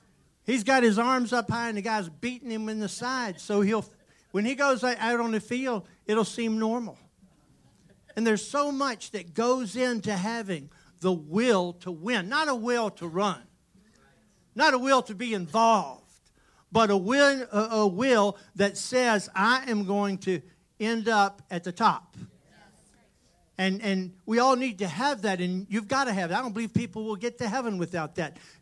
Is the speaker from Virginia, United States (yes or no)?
yes; Richmond, Virginia, United States; also born or lived in Charlotte; I was born in Charlotte, raised in Richmond.